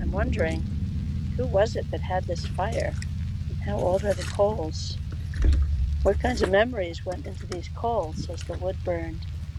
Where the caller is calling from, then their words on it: New England, United States; I'm calling in from a beach in New England.